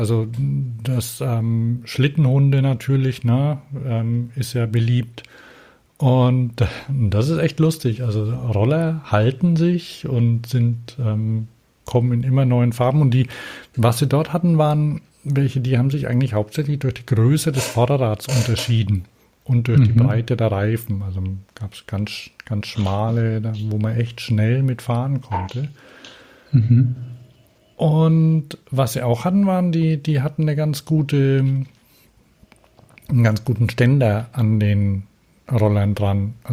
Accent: Prague, Czechia; Also ich komme aus Prag.

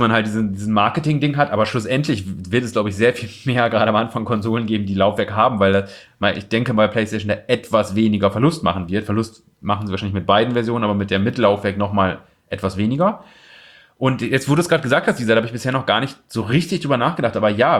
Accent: Osnabrück, Lower Saxony, Germany; da wo ich herkomme aus Osnabrück, halt da immer hinzugehen nach der Schule

